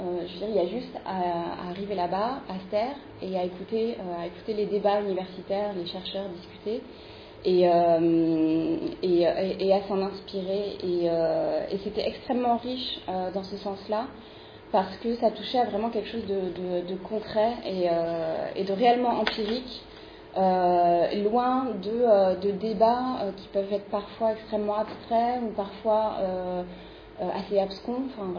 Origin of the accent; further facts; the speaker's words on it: France; en tant que Française